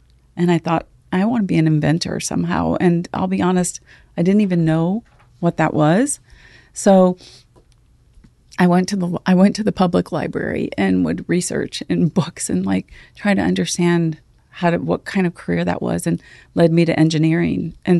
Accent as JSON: {"language": "English", "town": "Fort Dodge", "region": "Iowa", "country": "United States", "tie": "born or raised there", "said": "I grew up actually in Fort Dodge, Iowa, a very small town just north of Des Moines."}